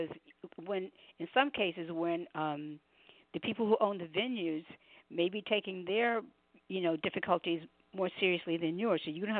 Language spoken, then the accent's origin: English; New York City, New York, United States; because I'm from New York City, I didn't understand that African-American people had an anthem